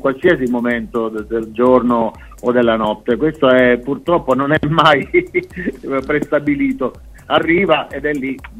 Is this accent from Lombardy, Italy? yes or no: no; Canicattini Bagni, Sicily, Italy; qui nel mio paesino, che è Canicattini Bagni, in provincia di Siracusa.